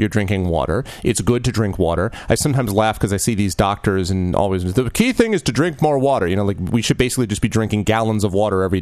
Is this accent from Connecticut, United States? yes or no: yes; Connecticut, United States; I know that the tap water in the home I grew up in Connecticut doesn't taste as good as bottled water.